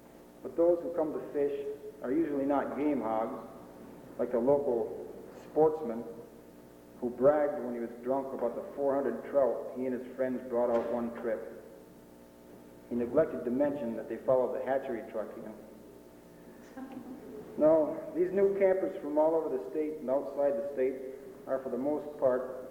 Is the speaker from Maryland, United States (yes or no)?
no; Wanakena, New York, United States; But there was a positive aspect to growing up in Wanakena, one which I always took for granted.